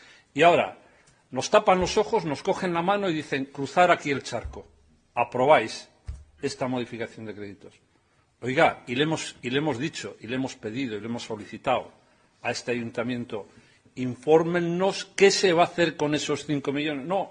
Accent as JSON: {"language": "Spanish", "town": "Laredo", "region": "Cantabria", "country": "Spain", "said": "los que somos de Laredo sabemos el gran problema"}